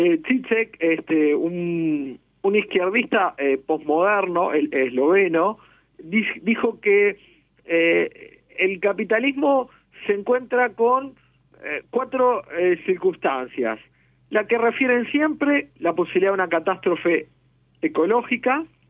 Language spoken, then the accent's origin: Spanish; Uruguay; los uruguayos y los argentinos somos rioplatenses, de un clima frío, nos gusta el tango y somos más tristes todavía.